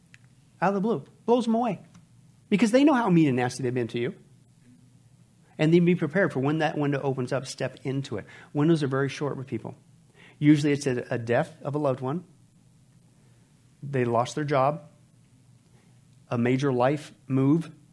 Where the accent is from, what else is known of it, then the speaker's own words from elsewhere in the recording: Kansas, United States; When I grew up in Kansas, we had lots of friends.